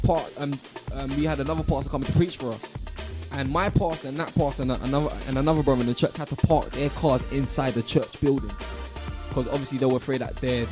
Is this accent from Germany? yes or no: no; Hackney, London, United Kingdom; I'm from Hackney.